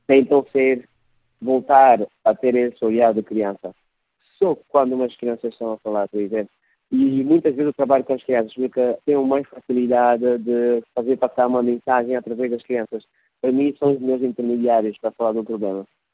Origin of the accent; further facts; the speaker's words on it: Luanda, Angola; born there; elas foram obrigadas a saírem da ilha, de onde nasci.